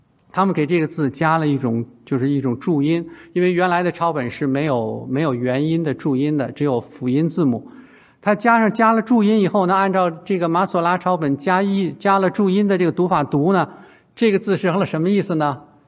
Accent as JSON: {"language": "Chinese", "region": "Beijing", "country": "China", "said": "可能跟我们北京人似的，哎，您好，今天怎么样啊？"}